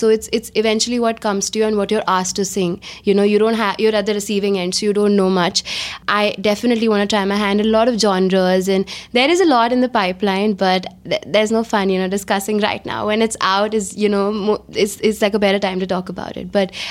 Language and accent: English; Delhi, India; moved away; 10 years back, we came from Delhi to here. And so it was a huge change, you know, for all of us.